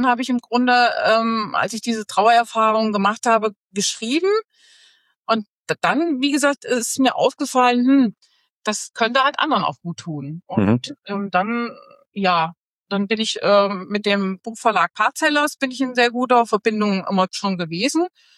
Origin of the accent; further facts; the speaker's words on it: Hünfeld, Hesse, Germany; born there; Nee, also ursprünglich bin ich geboren in Hünfeld.